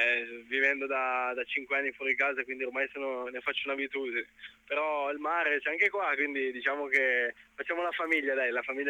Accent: Savona, Liguria, Italy; Io sono di Savona.

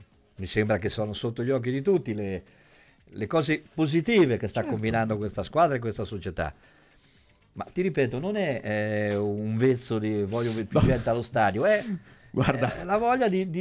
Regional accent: Ancona, Marche, Italy; da anconetano, mi sento un po' scoglionato dalla risposta della mia città.

